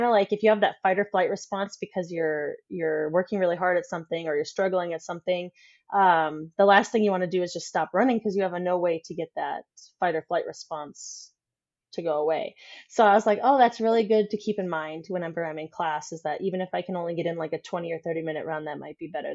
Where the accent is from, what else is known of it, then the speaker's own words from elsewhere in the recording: West Fargo, North Dakota, United States; I'm from West Fargo. But yeah, my boyfriend makes fun of me because my accent will come out. But yes, I'm from North Dakota